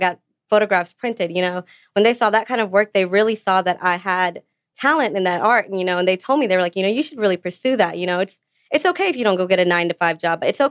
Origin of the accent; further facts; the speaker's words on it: India; Being Indian myself, our culture is very male dominated.